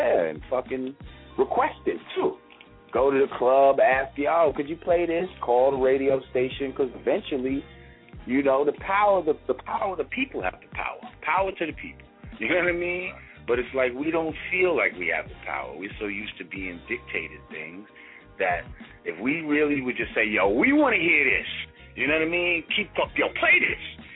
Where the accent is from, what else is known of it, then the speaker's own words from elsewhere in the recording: New York, United States; My shit sounds like some New York shit. I'm from New York, so I make New York sounding hip hop.